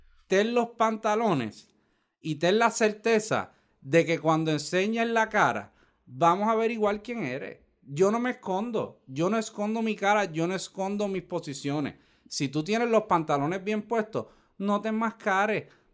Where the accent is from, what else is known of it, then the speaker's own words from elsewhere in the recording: Puerto Rico; Los dos somos ciudadanos de Puerto Rico.